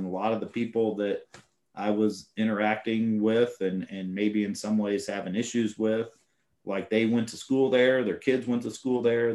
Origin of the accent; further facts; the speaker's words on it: Indiana, United States; Well, I'm from Indiana again. Like, it is what it is.